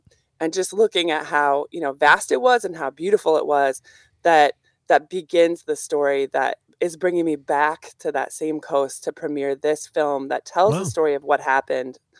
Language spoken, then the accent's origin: English; Wisconsin, United States; I grew up in Wisconsin. So these were Wisconsin Amish cinnamon rolls that I was inspired by.